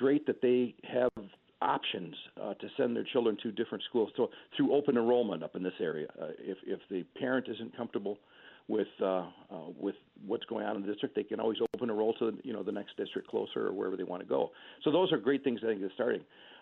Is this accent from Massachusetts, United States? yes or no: no; Rhinelander, Wisconsin, United States; this hits home because Rhinelander, where I'm from, my hometown, has got two wells shut down because of PFAS contamination.